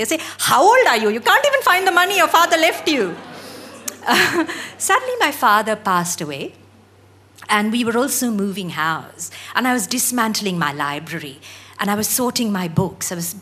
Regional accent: India; No, I'm Indian.

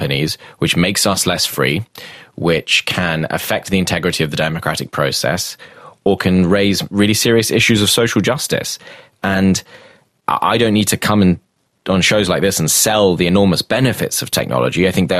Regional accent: United Kingdom; So I come from Europe, where this kind of regime is the furthest advanced in the world.

